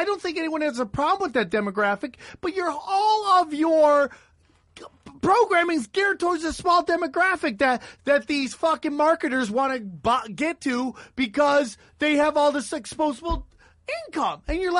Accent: Cortland, New York, United States; I'm from Cortland, New York.

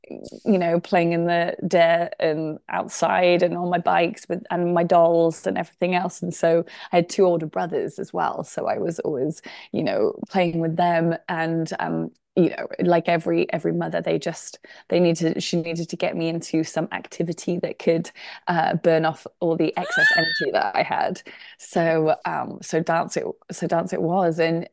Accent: Cheltenham, South West England, United Kingdom; So I grew up in Cheltenham, Gloucestershire, the southwest of England, in the Cotswold area.

